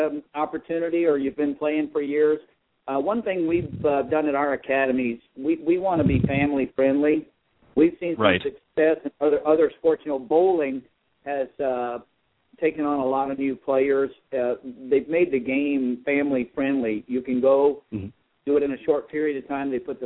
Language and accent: English; Anchorage, Alaska, United States; I grew up in Anchorage, Alaska, and I was a baseball player